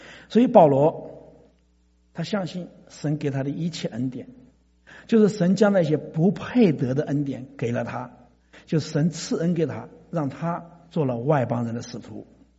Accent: China; 我们中国人讲知之为知之，不知为不知

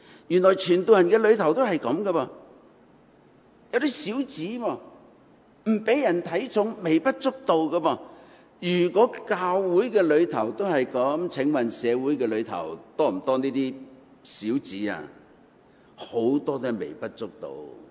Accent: Guangdong, China; also born or lived in Hong Kong; 我以前去菲律宾的时候呢，我是由香港去菲律宾的嘛

